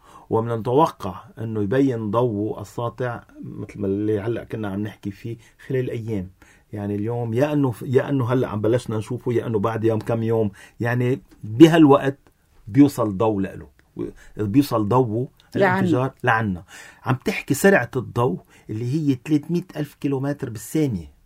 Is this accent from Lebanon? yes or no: yes; Lebanon; واليوم عندنا بلبنان هو بدي بشدد عليها بلبنان فيه هواة لمراقبة الفضاء